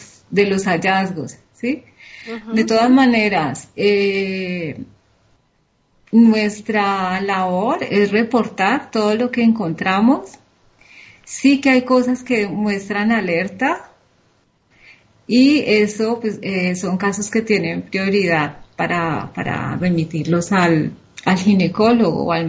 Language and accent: Spanish; Colombia; por ejemplo en mi país, sí. Yo trabajé en el hospital, en uno de los hospitales de Cali